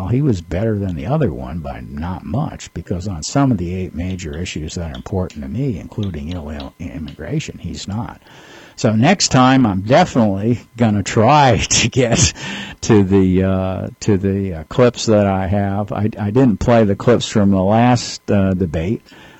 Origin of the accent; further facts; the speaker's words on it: Texas, United States; Please, Mr. Perry, I'm from Texas, and any Texan knows